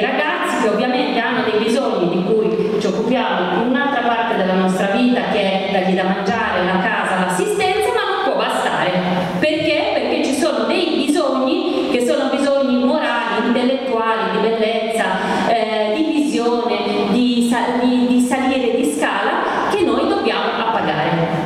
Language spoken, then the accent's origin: Italian; Naples, Campania, Italy; Questa è la battuta da napoletano verace.